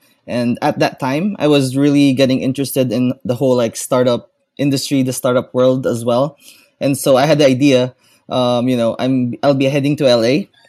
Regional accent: Philippines; I am from the Philippines.

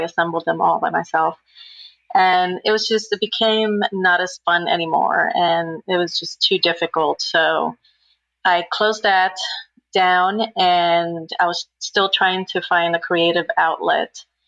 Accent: Dominican Republic; moved away as an adult; also born or lived in Quito, Ecuador / Miami, United States; now in Charlotte, United States; I live in Charlotte, North Carolina, or just outside of Charlotte. I am from Dominican Republic. I was born and raised there.

